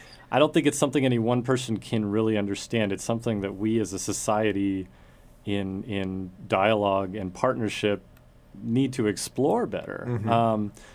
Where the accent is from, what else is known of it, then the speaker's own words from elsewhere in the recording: Santa Fe, New Mexico, United States; now in Las Cruces, United States; I grew up in New Mexico. I grew up in Santa Fe. I came down to Las Cruces for college.